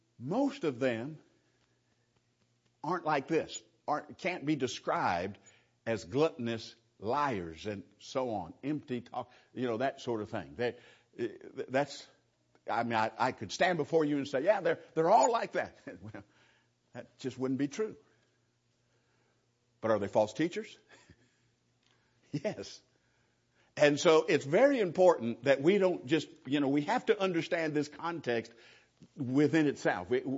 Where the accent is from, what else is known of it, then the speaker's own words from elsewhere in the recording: California, United States; But in general, you know, over the years, being a Californian, I've heard all kind of negative things about California.